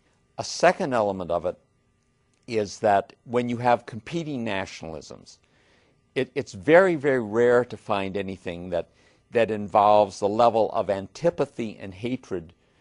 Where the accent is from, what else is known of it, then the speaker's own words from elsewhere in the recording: United States; I'm an American. My loyalty is strictly to the United States.